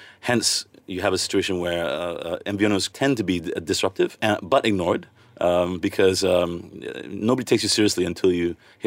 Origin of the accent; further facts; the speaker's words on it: Kuching, Sarawak, Malaysia; You know, I remember growing up in Kuching, there was one big Standard Chartered building there. And we were concerned, why would Standard Chartered come to Kuching? Mm-hmm. You know, Borneo, the land of the headhunter. We were a far-flung place.